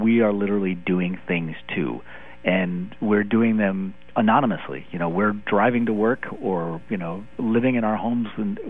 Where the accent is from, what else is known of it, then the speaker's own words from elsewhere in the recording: United States; I'm an American. I live in a house.